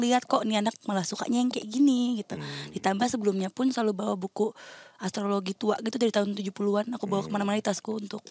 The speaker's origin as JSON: {"language": "Indonesian", "region": "Bali", "country": "Indonesia", "said": "Gue orang Bali."}